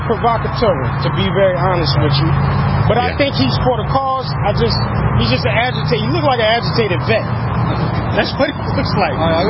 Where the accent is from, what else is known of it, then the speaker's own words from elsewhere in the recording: United States; And this is right up the street. I'm from the South Side.